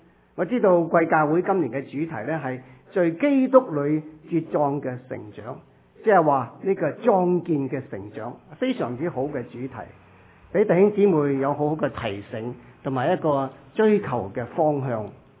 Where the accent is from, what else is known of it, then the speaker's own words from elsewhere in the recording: China; 大多数我们中国人呢都是好，即是有好多人呢都没有做运动的习惯。